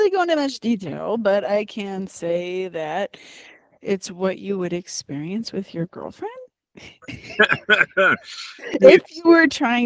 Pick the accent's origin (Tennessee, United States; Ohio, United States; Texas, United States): Ohio, United States; Cleveland; I'm from Cleveland.